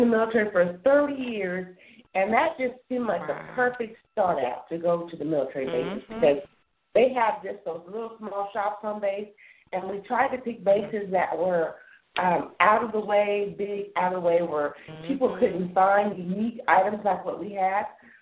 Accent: Kansas City, Missouri, United States; also born or lived in North Carolina / Texas; I am originally from Kansas City by way of North Carolina, by way of Texas.

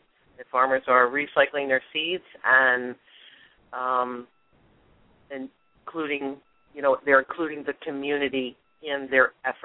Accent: New Jersey, United States; New Jersey as, it's my home state. I was born and raised here, although I've lived in several other areas of the country.

